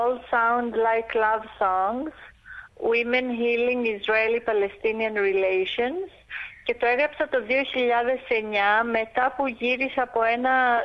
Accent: Athens, Attica, Greece; έχω μέσα μου πολύ έντονη και την ελληνικότητα αλλά και την εβραϊκότητα. Αλλά το ότι μεγάλωσα και γεννήθηκα στην Αθήνα σε μια εβραϊκή οικογένεια που ήταν λαϊκή

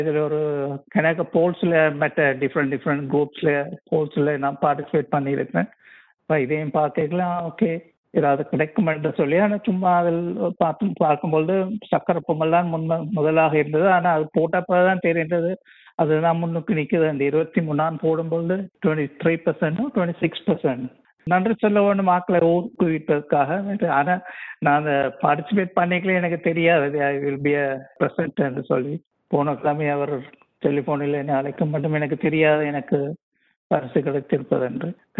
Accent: Ezhalai, Northern Province, Sri Lanka; born there; இலங்கையில் யாழ்ப்பாணத்தை யாழ்ப்பாணம் வந்து ஏழாலை என்ற இடத்தில் பிறந்தேன்.

